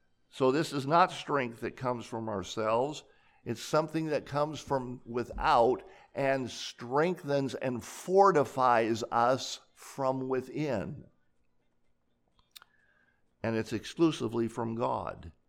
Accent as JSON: {"language": "English", "region": "California", "country": "United States", "tie": "born or raised there", "said": "I grew up in California, and the county that I grew up in was called, are you waiting for this? Butte County."}